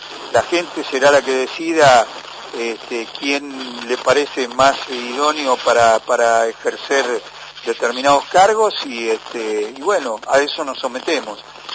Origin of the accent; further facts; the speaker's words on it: Chascomús, Buenos Aires Province, Argentina; mi compromiso mayúsculo es con mi ciudad, con mi pueblo, con Chascomús.